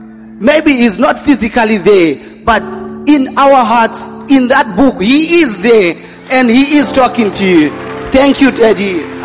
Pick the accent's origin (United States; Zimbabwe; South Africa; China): Zimbabwe; I'm from Anakazo Bible School, Mampong campus. And I'm also from Zimbabwe.